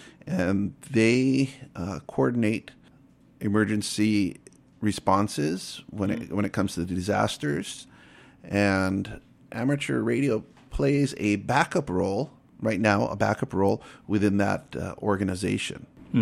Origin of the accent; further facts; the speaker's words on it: Honolulu, Hawaii, United States; now in Japan; I am from Honolulu, Hawaii. I have been living in Japan for a while now.